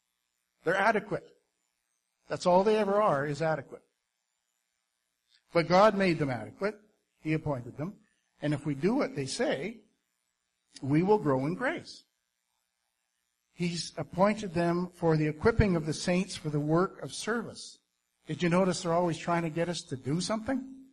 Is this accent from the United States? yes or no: no; Kimberley, British Columbia, Canada; I grew up in Kimberley, and we're right next to a ski hill